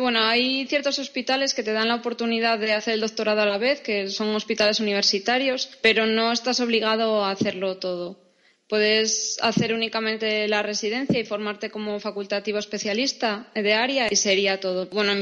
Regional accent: Oviedo, Asturias, Spain; Pues yo soy de Oviedo, de España. Es una ciudad que está en el norte, en Asturias. Hasta mayo estuve trabajando en el Hospital San Agustín, en Avilés, y ahora estoy en la Universidad de Oviedo acabando el doctorado.

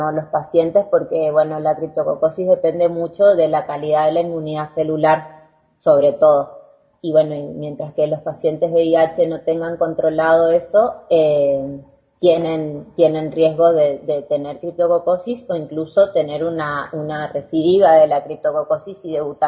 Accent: Resistencia, Chaco, Argentina; yo soy de Resistencia al Chaco

